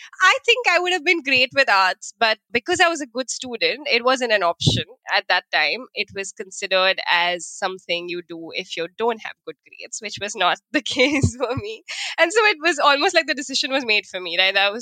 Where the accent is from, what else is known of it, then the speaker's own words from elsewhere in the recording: Mumbai, Maharashtra, India; I have been born and brought up in Bombay. So I think I spent a large part of my life here and I'm back here.